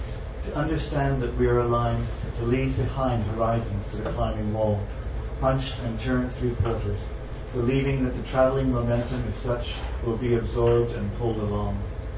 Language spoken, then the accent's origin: English; Bermuda; I'm from Bermuda, which is a wonderful place to grow up.